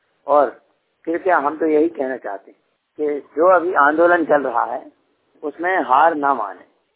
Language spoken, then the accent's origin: Hindi; Gwari, India; मैं रहने वाला गांव अमरपुर बमोरी, ग्राम ग्वारी, थाना पाटन, तहसील पाटन, यहाँ का रहने वाला हूँ, पोस्ट खैरी।